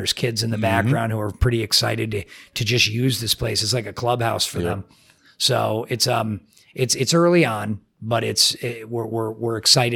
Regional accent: Connecticut, United States; But, I grew up in Connecticut. And so Connecticut wrestling is not very big.

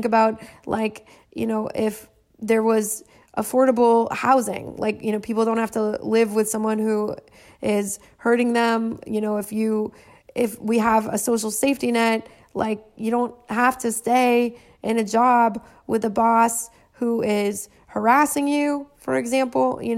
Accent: California, United States; yes, I am from California and I have done a lot of psychedelics.

